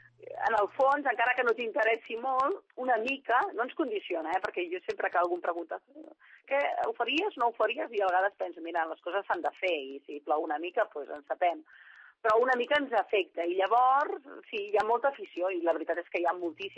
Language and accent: Catalan; Berga, Catalonia, Spain; Jo sóc de Berga